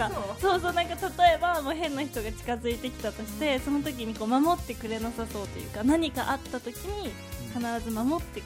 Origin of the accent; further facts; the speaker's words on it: Okayama, Japan; もう地元岡山でいながら、まあ、県外にもまあお仕事を行けたらいいよねっていうので